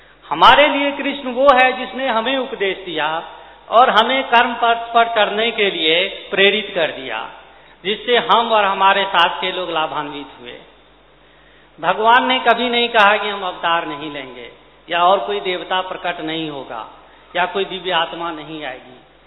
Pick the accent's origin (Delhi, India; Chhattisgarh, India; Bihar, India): Delhi, India; मैं दिल्ली से आया हूँ।